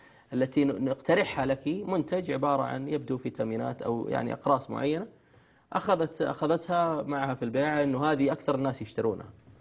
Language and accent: Arabic; Saudi Arabia